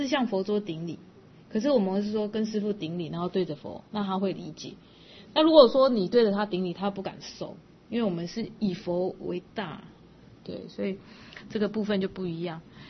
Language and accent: Chinese; China; 可是我们中国人礼数很多